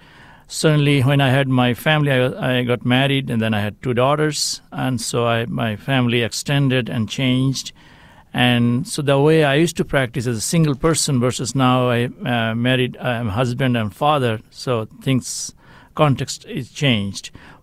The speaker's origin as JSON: {"language": "English", "country": "Bangladesh", "tie": "born or raised there", "also_born_or_lived": "Canada", "moved": "as an adult", "lives_now": "United States", "said": "So I was born in Bangladesh. Then I grew up there and I studied basically at the university and in the pharmaceutical science area."}